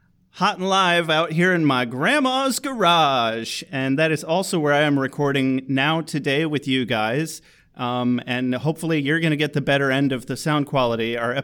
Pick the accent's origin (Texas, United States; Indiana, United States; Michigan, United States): Michigan, United States; Kalamazoo; I'm drinking a sweet Water Street, which is made in my hometown, Kalamazoo, Michigan.